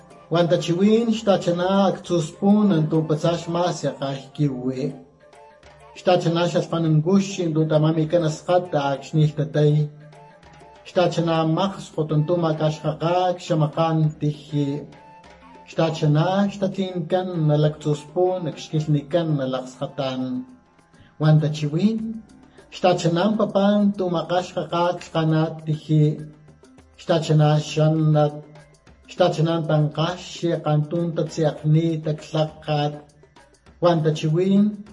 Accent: Ixtepec, Puebla, Mexico; soy poeta de origen totonaco y soy del municipio de Ixtepec, Puebla.

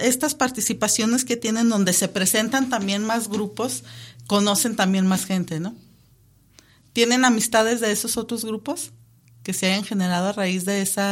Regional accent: Mexico; nuestra identidad como mexicanos.

